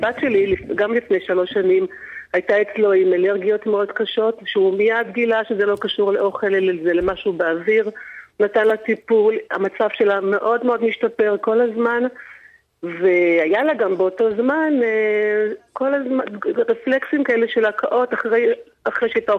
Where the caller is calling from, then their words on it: Central District, Israel; אני מדברת ממרכז הארץ.